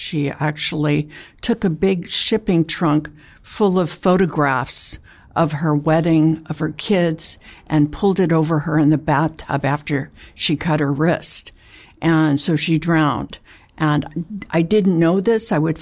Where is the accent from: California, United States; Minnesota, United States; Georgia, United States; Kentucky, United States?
California, United States; Santa Monica; I grew up in Santa Monica.